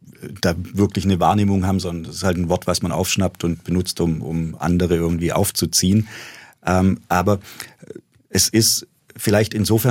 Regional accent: Germany; Ich bin im Grunde deutsch aufgewachsen. Mein Vater kam aus den Abruzzen.

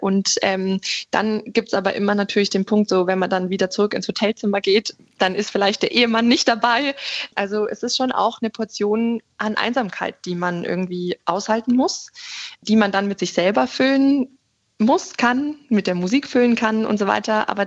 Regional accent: Munich, Bavaria, Germany; ich bin Münchnerin

